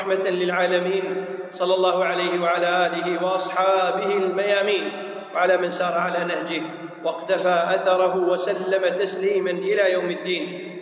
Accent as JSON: {"language": "Arabic", "country": "Kuwait", "said": "يسمون عندنا في الكويت فلان هذر"}